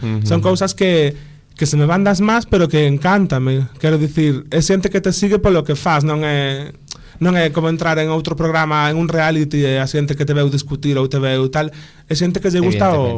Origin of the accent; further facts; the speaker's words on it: Ares, Galicia, Spain; Pero en realidade, en Ares xa fun bastante coñecido de sempre. Xa non é mérito meu … son o fillo da que dirixe o coro da parroquia